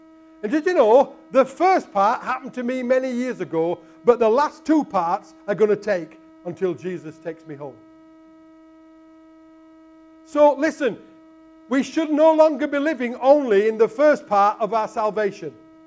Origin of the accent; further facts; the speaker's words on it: Yorkshire and the Humber, United Kingdom; Listen, I'm a Yorkshireman.